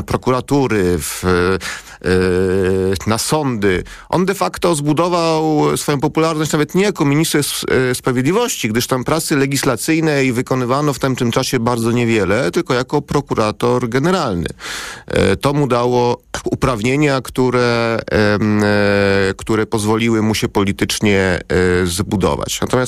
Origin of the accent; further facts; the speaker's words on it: Gdańsk, Pomeranian Voivodeship, Poland; jako młody dziennikarz, bo jestem też z Gdańska